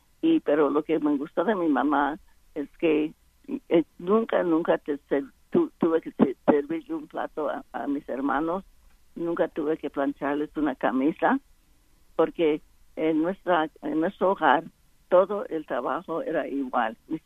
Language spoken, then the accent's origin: Spanish; Stockton, California, United States; fue a mi pueblo de Stockton, donde me crié